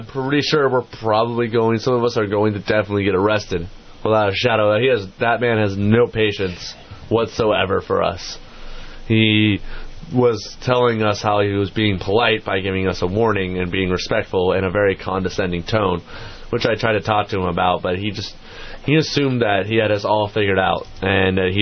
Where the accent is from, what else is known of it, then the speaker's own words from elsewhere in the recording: Vermont, United States; now in Santa Cruz, United States; No, I'm originally from Vermont.